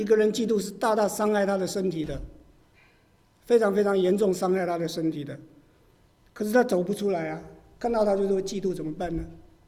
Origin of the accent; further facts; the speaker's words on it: China; 今天我们是中国人，我们不是犹太人，但是我们中国人也有中国人的传统